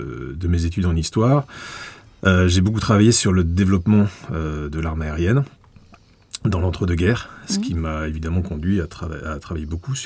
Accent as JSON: {"language": "French", "town": "Barcelona", "region": "Catalonia", "country": "Spain", "tie": "born or raised there", "moved": "yes", "said": "on est arrivé avec mes parents juste après la mort de Franco, en 76. Et mon père était en poste là-bas, et donc j'ai fait la maternelle et le primaire là-bas, et j'ai grandi à Barcelone, en commençant à reparler le catalan"}